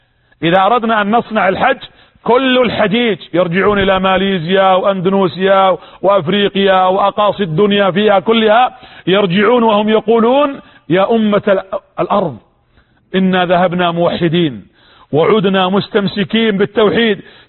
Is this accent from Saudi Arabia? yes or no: yes; Najd, Saudi Arabia; كان يقول بعض كبار السن عندنا في نجد في المملكة العربية السعودية